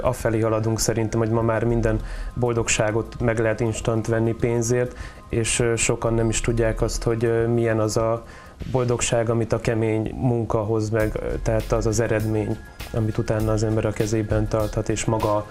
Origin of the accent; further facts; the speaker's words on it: Eger, Heves, Hungary; Egri vagyok